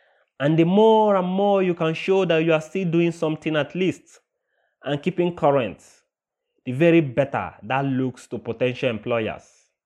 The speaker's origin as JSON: {"language": "English", "town": "Abuja", "region": "Federal Capital Territory", "country": "Nigeria", "said": "from Abuja, Nigeria, and I will be speaking about youth employment."}